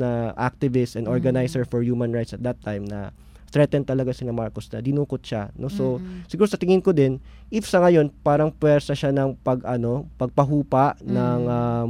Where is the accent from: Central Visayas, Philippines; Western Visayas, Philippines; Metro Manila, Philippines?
Central Visayas, Philippines; Cebu; sa amin sa Cebu. Kasi nga yung campaign niya is atin to pre, no? Bisaya naman, no? Bisdak pride, no? Ganun.